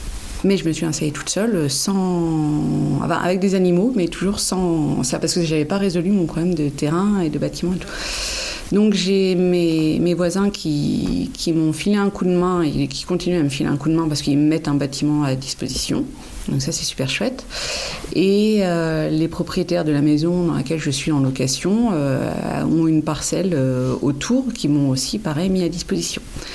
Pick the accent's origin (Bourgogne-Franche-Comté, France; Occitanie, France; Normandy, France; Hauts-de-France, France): Normandy, France; je suis originaire de Normandie. Je suis en Lozère depuis 2007.